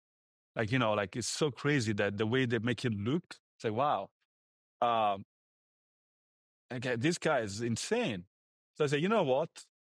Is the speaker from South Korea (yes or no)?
no; Italy; also born or lived in United Kingdom; now in United States; So I used to live in the UK and I'm from Italy.